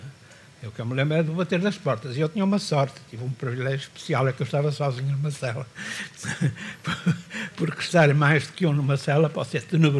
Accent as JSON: {"language": "Portuguese", "town": "Porto", "region": "Norte", "country": "Portugal", "tie": "born or raised there", "said": "Do Porto, que é a cidade onde eu nasci, onde eu vivi"}